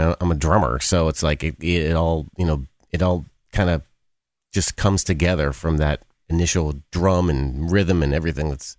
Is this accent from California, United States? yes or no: no; New York, United States; I grew up in the New York area.